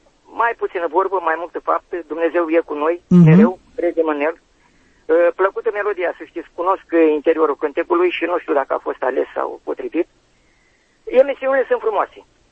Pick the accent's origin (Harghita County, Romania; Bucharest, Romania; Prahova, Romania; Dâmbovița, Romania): Harghita County, Romania; sunt din Hargheta.